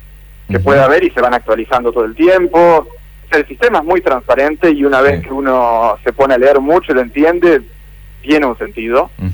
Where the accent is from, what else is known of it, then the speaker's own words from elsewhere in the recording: Paraná, Entre Ríos, Argentina; now in Santa Fe, Argentina; yo soy de Paraná también, ¿no?